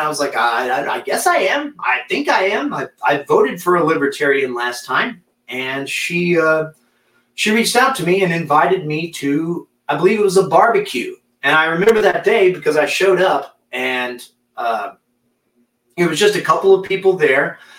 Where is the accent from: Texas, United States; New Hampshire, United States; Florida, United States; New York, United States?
Texas, United States; I had moved back to the small town where I grew up in East Texas because financially I took a nosedive, full disclosure.